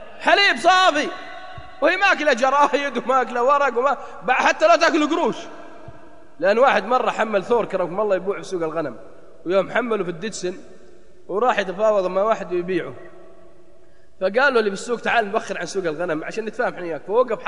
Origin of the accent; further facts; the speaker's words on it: Jeddah, Makkah Province, Saudi Arabia; لو عندنا في جدة واحد ينام 3 شهور